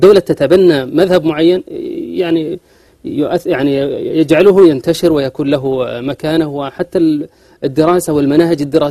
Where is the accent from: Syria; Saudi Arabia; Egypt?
Saudi Arabia; عندنا في الأحساء